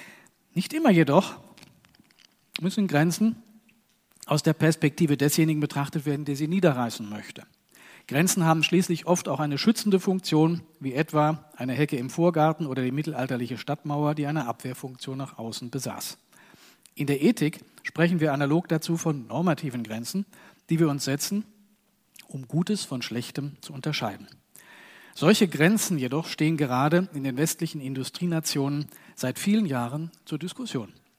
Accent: Germany; zu einem Thema, das auch bei uns in Deutschland derzeit sehr aktuell ist.

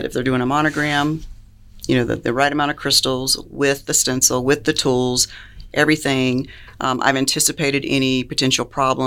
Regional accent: Jacksonville, Florida, United States; born there; I was born in Jacksonville.

